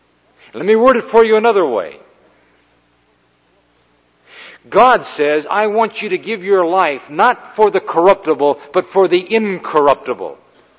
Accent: Colorado, United States; but I am from Colorado, and I look up there on the slopes

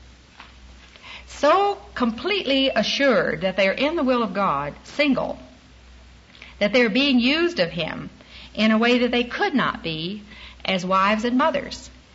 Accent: Little Rock, Arkansas, United States; because I grew up in Little Rock. I'm an Arkansas gal, very close neighbor to you from Oklahoma, but grew up there

